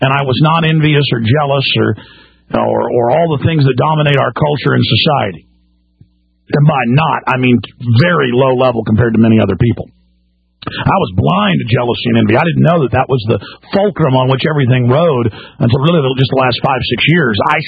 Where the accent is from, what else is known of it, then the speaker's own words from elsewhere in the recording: Texas, United States; I am a Texan, absolutely as Texan as you can get, okay? I mean, let's just get down to brass tacks here. I love my state.